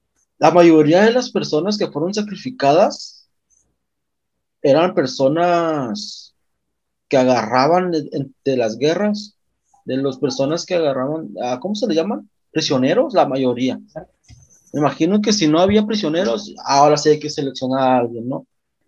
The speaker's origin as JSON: {"language": "Spanish", "country": "Mexico", "said": "como mexicanos que somos"}